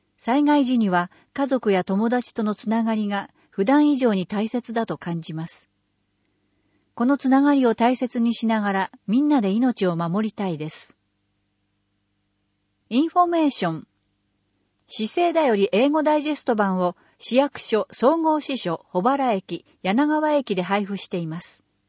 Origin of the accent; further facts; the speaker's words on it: Seattle, Washington, United States; Japanese is a second language; now in Japan; 台風は来日してから初めて経験したことで、ふるさとのシアトル市ではありえないです。